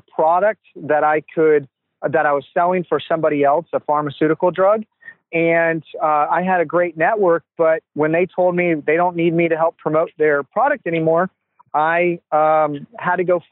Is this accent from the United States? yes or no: yes; Houston, Texas, United States; now in Florida, United States; I'm from Houston, Texas. I went to Texas A&M and moved out to Florida